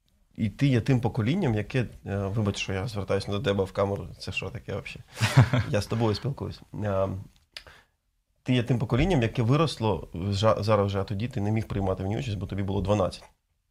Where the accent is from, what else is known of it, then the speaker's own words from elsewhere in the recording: Kherson, Kherson Oblast, Ukraine; Я сам з Херсона, я народився, там виріс.